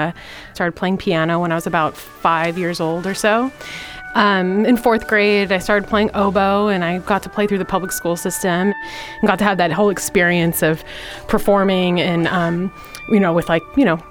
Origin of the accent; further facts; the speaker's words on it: South San Francisco, California, United States; I grew up in South City, in South San Francisco.